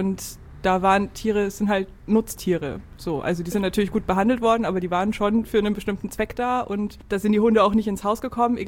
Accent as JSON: {"language": "German", "region": "Bavaria", "country": "Germany", "lives_now": "Hamburg, Germany", "said": "Nee, ich komme aus Franken, Oberfranken."}